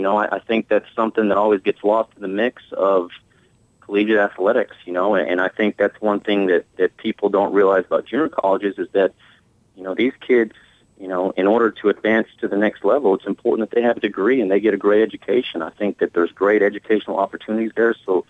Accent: New Mexico, United States; Well, I'm originally from New Mexico, grew up in eastern New Mexico

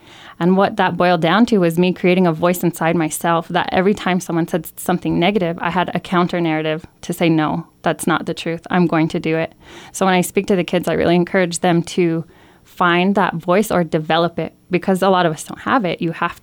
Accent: Montana, United States; So my closing paragraph, I say that I'm from the Morning Star people. The Northern Cheyenne people are known as the Morning Star people.

